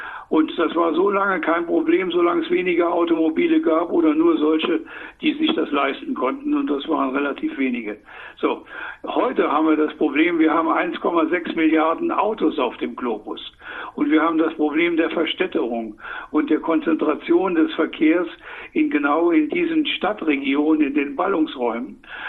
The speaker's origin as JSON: {"language": "German", "region": "Saarland", "country": "Germany", "said": "Ich komme aus dem Saarland"}